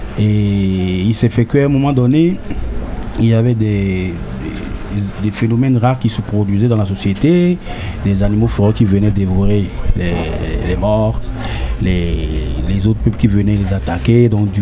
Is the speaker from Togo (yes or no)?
yes; Togo; Et moi je viens du pays Ébé du Togo.